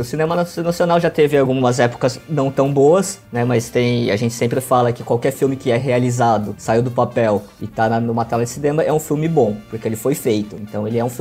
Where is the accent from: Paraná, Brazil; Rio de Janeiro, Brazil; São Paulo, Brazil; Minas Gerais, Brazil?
São Paulo, Brazil; A faculdade é em Santo Amaro e eu sou do ABC.